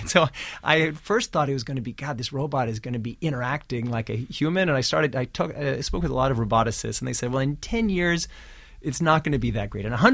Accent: Kansas City, Missouri, United States; I am from Kansas City. As a matter of fact, I was there yesterday.

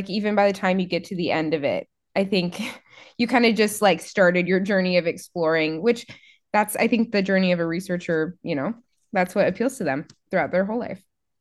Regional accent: South Dakota, United States; which granted I'm only from South Dakota, so it's not like I had never been to Iowa

